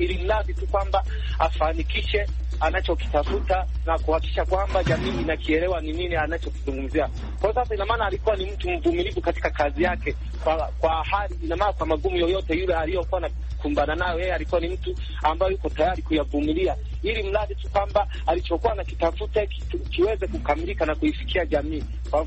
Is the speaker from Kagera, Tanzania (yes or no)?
no; Kagongwa, Shinyanga, Tanzania; kijana mpole Tanzania, natokea maeneo ya Kagongwa kama Tanzania.